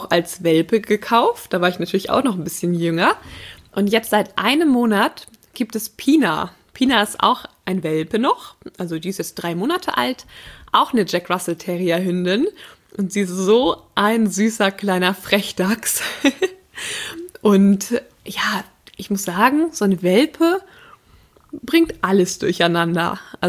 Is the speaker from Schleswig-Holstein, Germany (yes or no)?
yes; Schleswig-Holstein, Germany